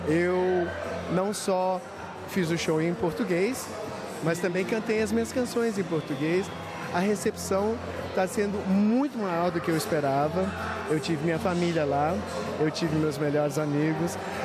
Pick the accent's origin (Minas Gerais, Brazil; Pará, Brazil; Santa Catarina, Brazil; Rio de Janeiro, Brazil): Minas Gerais, Brazil; Belo Horizonte; Isso foi em São Paulo e na minha cidade natal, Belo Horizonte